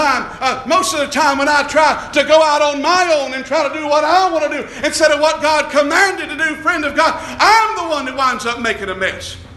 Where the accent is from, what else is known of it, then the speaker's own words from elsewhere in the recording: Tennessee, United States; Now I'm from East Tennessee. We'd kind of call that what you'd call a spat.